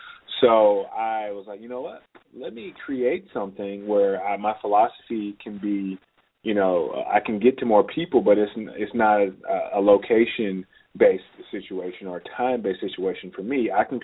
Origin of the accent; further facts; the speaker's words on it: Indianapolis, Indiana, United States; I'm originally from Indiana, Indianapolis, Indiana. So I'm a Midwest kid, but I had big dreams